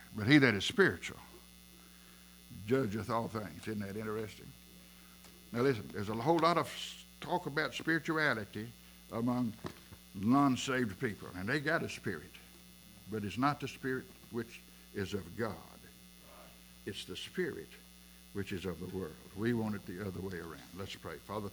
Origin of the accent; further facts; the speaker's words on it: England, United Kingdom; I don't do Greek. I'm English.